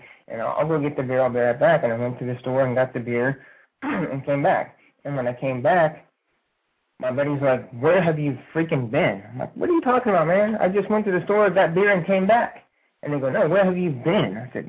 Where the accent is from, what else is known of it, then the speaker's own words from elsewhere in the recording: Midwest, United States; I was brought up in the Midwest, brought up in a family, brought up to believe in God and Catholic